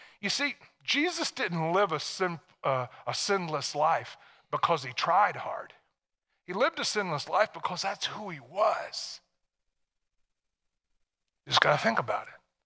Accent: Tennessee, United States; I mean, I was from Tennessee, and the time in which I lived, you went to church, I went to church, I knew the stories.

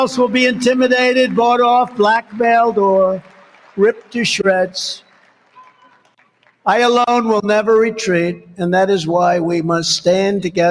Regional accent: New York, United States; I didn't know them. I was from New York.

